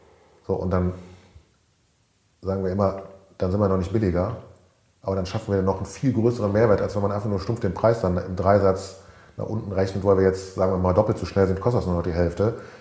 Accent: Rhineland, Germany; bei mir in Rheinland, wo ich herkomme

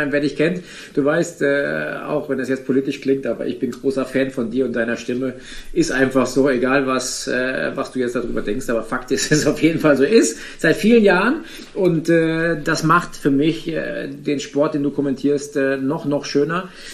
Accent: Rhineland-Palatinate, Germany; Und die Nordschleife hat halt einfach seinen besonderen Reiz. Plus, dass meine Heimat ist

